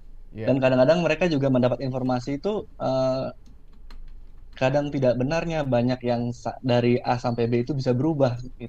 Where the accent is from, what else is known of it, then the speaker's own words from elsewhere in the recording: Java, Indonesia; Karena saya kan dari Pulau Jawa dengan di sini jelas bahasanya sangat-sangat berbeda.